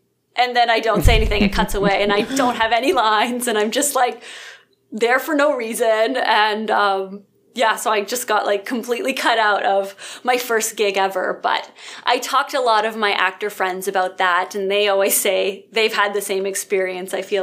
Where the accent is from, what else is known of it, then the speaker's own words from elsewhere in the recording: Alberta, Canada; And when I was growing up in Alberta, I really just tried to do as many short films and student films and anything I could get my hands on